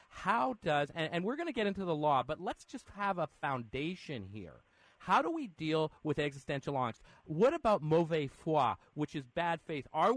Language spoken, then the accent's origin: English; Canada; I'm from Canada